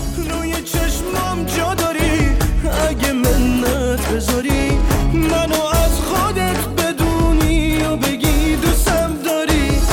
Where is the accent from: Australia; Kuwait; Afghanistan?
Kuwait; also born or lived in Cologne, Germany; من در کویت بزرگ شدم و تو اروپا کلن بزرگ شدم با خانواده